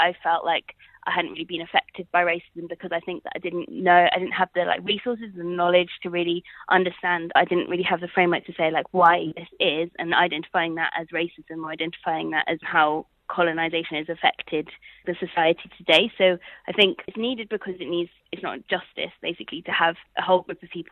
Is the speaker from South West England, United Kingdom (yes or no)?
yes; Bristol, South West England, United Kingdom; also born or lived in London; so I was born in London in Brixton, but I wouldn't say that I'm from London as such because I didn't grow up there. So my dad is from Zimbabwe and my mum was born in Uganda, but she's mixed British heritage. And so I've grown up, spent most of my life in Bristol from when I was like 10 to 17.